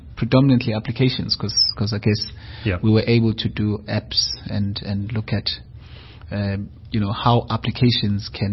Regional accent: Durban, KwaZulu-Natal, South Africa; I am Durban born and raised. Mm-hmm. I grew up in Durban and studied in Durban.

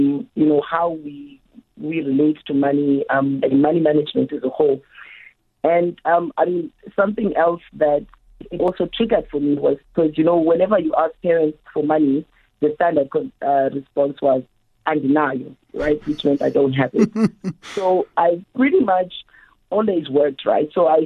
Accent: Alice, Eastern Cape, South Africa; So I hail from a small town called Alice in the Eastern Cape. It's a university town that's got the University of Fort Clare.

